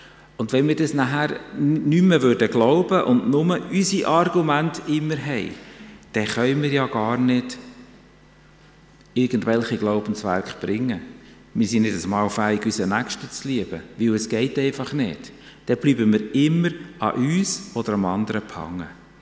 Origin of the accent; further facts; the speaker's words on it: Switzerland; Ich stelle meine Unfähigkeit voran, als Schweizer sowieso.